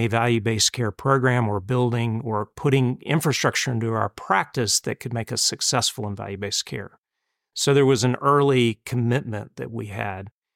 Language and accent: English; North Carolina, United States; So I grew up in Eastern North Carolina, a little town, about 11,000 people.